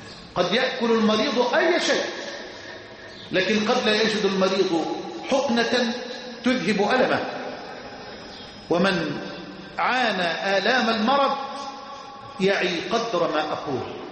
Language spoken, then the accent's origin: Arabic; Egypt; بلدنا مصر